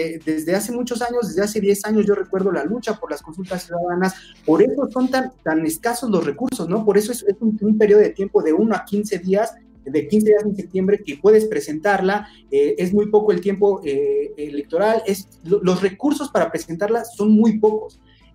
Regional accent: Mexico; uno de los pocos recursos que teníamos nosotros como mexicanos, como ciudadanos

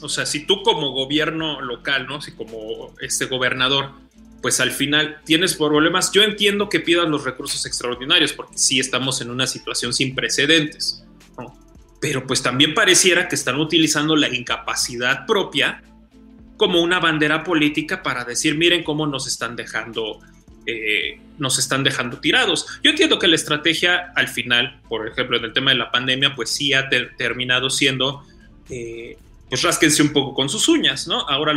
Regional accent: Nuevo León, Mexico; Y nosotros, como somos regios, pues vamos a formar nuestra propia república.

